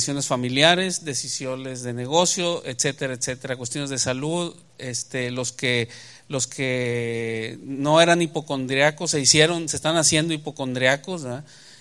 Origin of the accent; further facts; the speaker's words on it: Mexico; nosotros que venimos de México